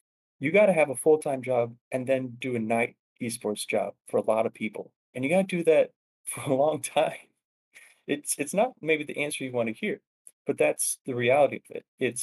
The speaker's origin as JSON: {"language": "English", "town": "Geneva", "region": "Illinois", "country": "United States", "said": "Yeah, so I am from the Chicagoland area, the west suburbs, Geneva, Illinois."}